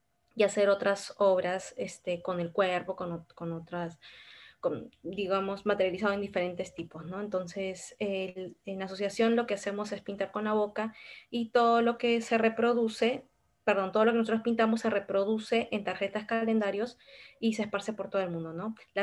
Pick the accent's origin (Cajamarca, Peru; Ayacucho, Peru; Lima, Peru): Ayacucho, Peru; born there; el lugar donde yo nací, que es en Ayacucho, Sarawak